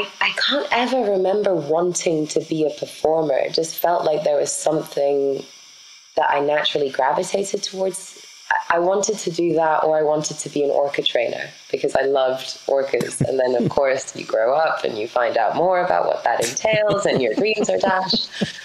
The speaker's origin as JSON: {"language": "English", "town": "Buenos Aires", "country": "Argentina", "tie": "born or raised there", "also_born_or_lived": "London, England / Miami, Florida", "said": "So I was born in Miami, Florida, and raised between Buenos Aires, Argentina, and London, England."}